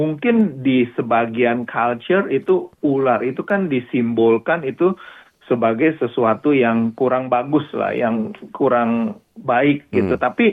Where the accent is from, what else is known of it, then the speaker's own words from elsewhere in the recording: Jakarta, Indonesia; now in Melbourne, Australia; saya lahir dan besar di Jakarta, di daerah kota. Orang Chinatown lah istilahnya. Jadi kemudian tahun 90-an saya pindah ke Melbourne. Jadi menetap sampai sekarang.